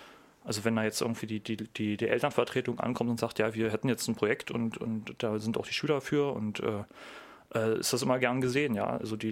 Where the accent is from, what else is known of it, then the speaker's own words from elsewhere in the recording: Berlin, Germany; Also ich komme ja selber aus der Ecke Berlin-Nordost